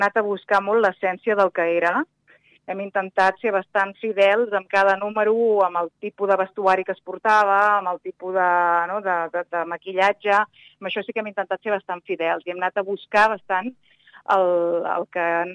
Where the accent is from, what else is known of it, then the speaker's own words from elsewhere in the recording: Sabadell, Catalonia, Spain; tant jo com la Maria, la meva germana, som de Sabadell